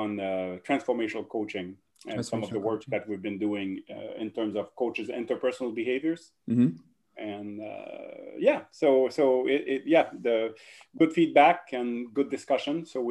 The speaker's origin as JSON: {"language": "English", "town": "Drummondville", "region": "Quebec", "country": "Canada", "tie": "born or raised there", "accent": "French-Canadian", "second_language": "English", "said": "So I grew up in Quebec, as you probably noticed the French-Canadian accent right now. Drummondville, so between Montreal and Quebec City."}